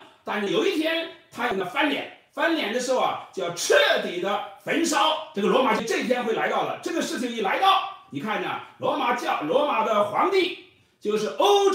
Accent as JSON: {"language": "Chinese", "country": "China", "said": "就像我们中国人呢、啊、有一个中国梦一样"}